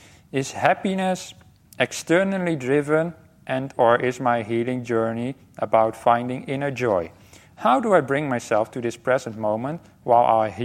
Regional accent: Rotterdam, South Holland, Netherlands; I'm from Rotterdam.

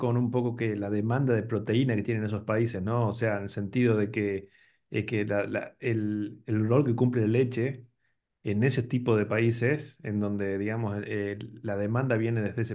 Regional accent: Salta, Argentina; pero yo vengo de Salta y bueno, ya un poco hablaremos de eso

